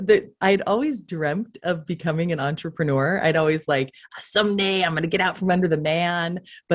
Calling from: Thousand Oaks, California, United States; I am tuning in from beautiful Thousand Oaks, California. If you are not in, if you're not in the LA area, think due north of Malibu.

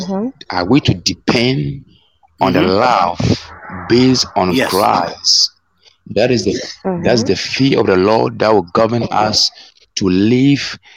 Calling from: Ghana; I'm calling from Ghana.

